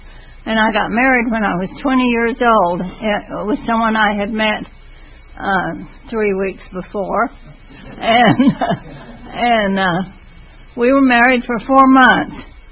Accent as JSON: {"language": "English", "region": "New Mexico", "country": "United States", "tie": "born or raised there", "also_born_or_lived": "Texas", "said": "But anyway, I was born in Texas and grew up in New Mexico."}